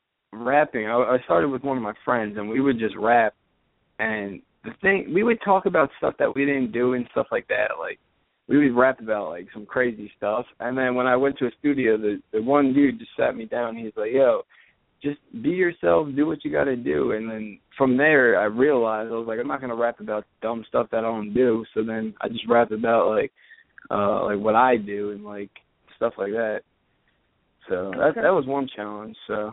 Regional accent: Asbury Park, New Jersey, United States; And I don't know if you're familiar with, like, Asbury Park. It's kind of, like, in the middle of New Jersey, right on the beach, so kind of near Atlantic City.

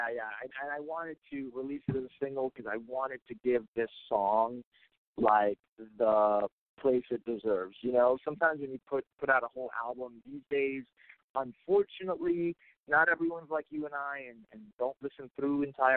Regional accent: New York, United States; Whereas I remember living in New York, and I grew up in New York, and it was like hot summer nights.

